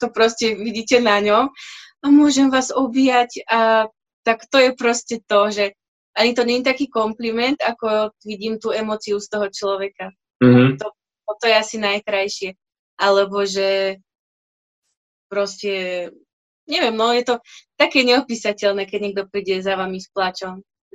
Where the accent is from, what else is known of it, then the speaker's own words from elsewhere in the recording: Partizánske, Trenčín Region, Slovakia; ja som z Partizanského